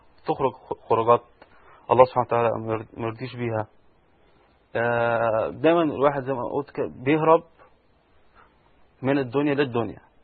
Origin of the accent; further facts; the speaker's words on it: Alexandria, Alexandria Governorate, Egypt; انا كندي ايطالي الجنسيه، متربي في اسكندريه، كنت في مدرسه امريكيه